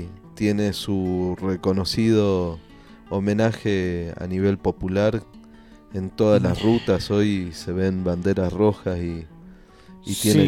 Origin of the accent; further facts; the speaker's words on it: Argentina; somos responsables los argentinos también